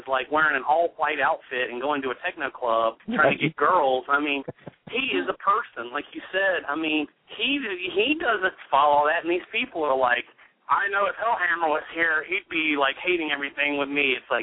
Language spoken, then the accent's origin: English; North Carolina, United States; I'm from North Carolina where it's hot.